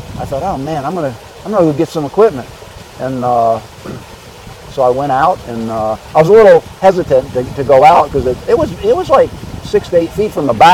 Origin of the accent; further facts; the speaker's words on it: Virginia, United States; I'm from Virginia.